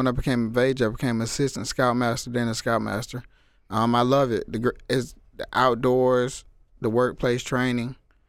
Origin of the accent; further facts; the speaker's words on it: Atlanta, Georgia, United States; Well, I grew up in Etheridge Court. My mom lived in Etheridge, and my grandma lived in Bankhead. So I was going back and forth between both areas.